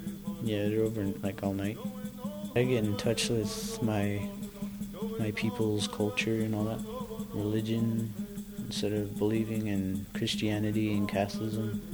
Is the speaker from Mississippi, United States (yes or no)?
no; Albuquerque, New Mexico, United States; born there; I was born here in Albuquerque at the hospital near Central. Yeah, I like ride by on the bus every day. I am from the city wasteland.